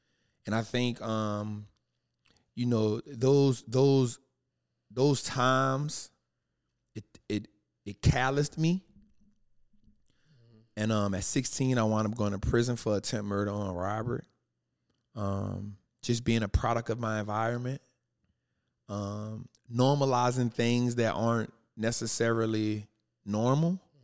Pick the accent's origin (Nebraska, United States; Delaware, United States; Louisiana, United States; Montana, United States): Louisiana, United States; New Orleans; So born and raised in New Orleans, just witnessed a lot of hardships, trauma, turmoil, strife, poverty, darkness, prison, death, and everything else that came with it.